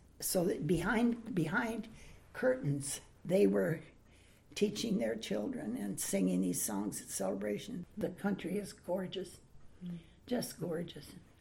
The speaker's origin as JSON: {"language": "English", "country": "Canada", "said": "But I'm a Canadian, yeah."}